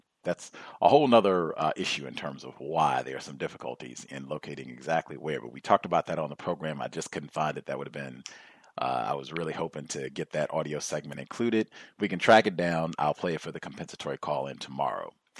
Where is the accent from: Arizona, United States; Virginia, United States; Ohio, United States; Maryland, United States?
Virginia, United States; born there; moved away; even though I am in Washington State, I was born in Virginia, so lots of familiarity connections with that region.